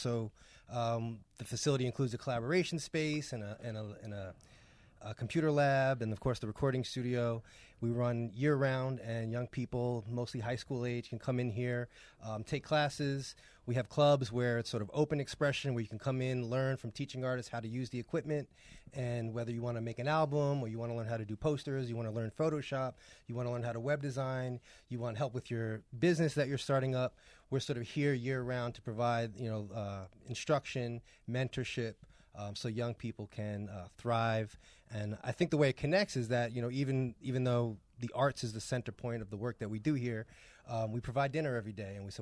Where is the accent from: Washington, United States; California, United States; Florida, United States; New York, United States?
New York, United States; Came up. I mean, I'm from New York.